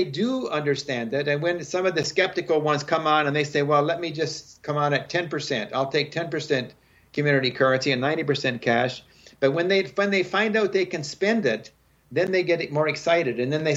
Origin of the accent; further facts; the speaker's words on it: Tamworth, Ontario, Canada; I moved back to my hometown in rural eastern Ontario called Tamworth, Ontario.